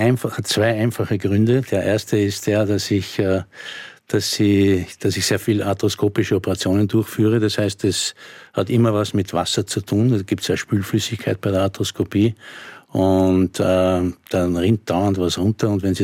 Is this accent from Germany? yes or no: no; Austria; wir haben keinen Versorgungsauftrag, wie man sagt, bei uns in Österreich.